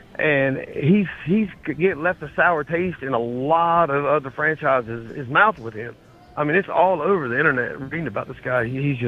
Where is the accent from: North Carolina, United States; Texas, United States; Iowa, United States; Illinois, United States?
North Carolina, United States; In second grade, I'm from North Carolina, you guys know, and in second grade, I had this crush on this young girl down home